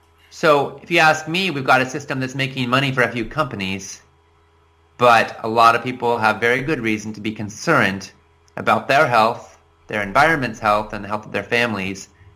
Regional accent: United States; And as one American here who is opposed to this madness

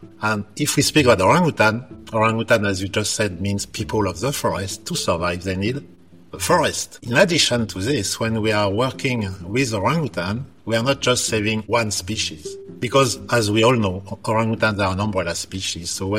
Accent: Paris, Île-de-France, France; English is a second language; now in Malaysia; I am originally from Paris in France. That's why earlier I said bonjour.

